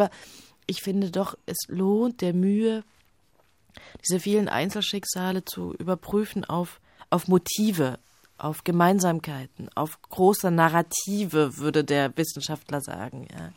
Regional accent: Leipzig, Saxony, Germany; Ich bin in Leipzig aufgewachsen. Leipzig ist sozusagen die Heldenstadt.

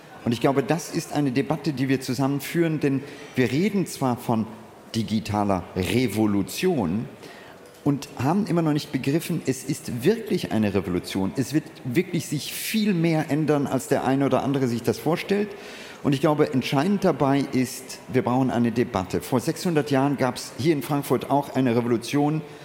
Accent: India; Ich habe meine Kindheit in Indien verlebt.

